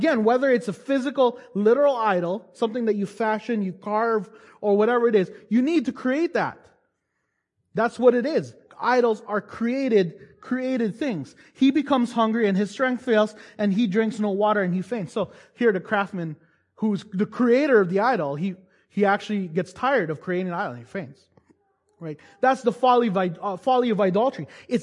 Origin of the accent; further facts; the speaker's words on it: Toronto, Ontario, Canada; I'm from Toronto, so that's our thing, right?